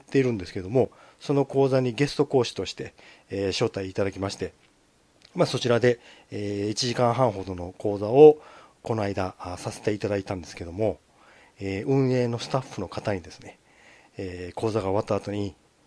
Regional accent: Kansai, Japan; accent: Kansai dialect; 標準語を喋ろうとしていますいますって、なんかちょっとおかしいかもしれないですけども、もし関西弁が出ているようであれば

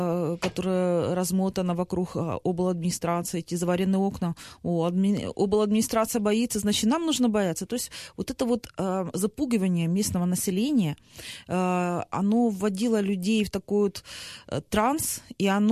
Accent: Donetsk, Donetsk Oblast, Ukraine; Я же тоже из Донецка, и я прекрасно видела, что происходило.

